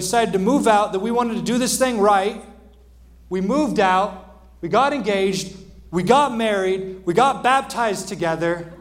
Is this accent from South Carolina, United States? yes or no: no; Oregon, United States; also born or lived in California; I grew up in Oregon. I only went to California for college and worked there for a little bit. Then I moved here in 2019, okay? So I'm not from California.